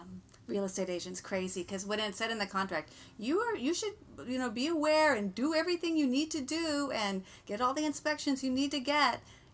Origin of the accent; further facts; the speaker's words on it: Denver, Colorado, United States; also born or lived in Nashville, Tennessee; now in Los Angeles, United States; Well, I've been in Los Angeles since the 80s. I'm originally from Denver.